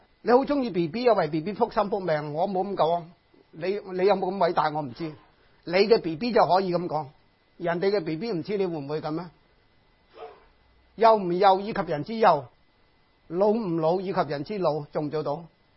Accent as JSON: {"language": "Cantonese", "country": "China", "said": "不过我知呀，我系中国人嚟㗎，我有啲中国人嘅一个文化嘅咁"}